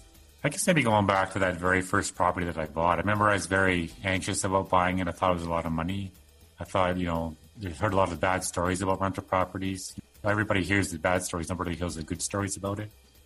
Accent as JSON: {"language": "English", "country": "Canada", "said": "as a Canadian"}